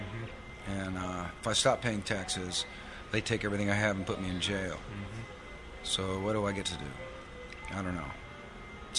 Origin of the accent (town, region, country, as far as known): United States